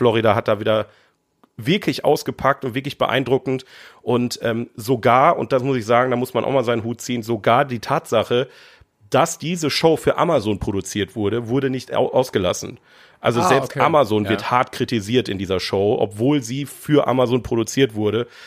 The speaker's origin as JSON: {"language": "German", "region": "North Rhine-Westphalia", "country": "Germany", "said": "wir kommen aus dem Ruhrgebiet"}